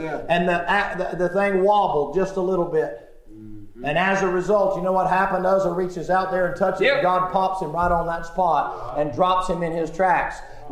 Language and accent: English; the South, United States; I was raised in the South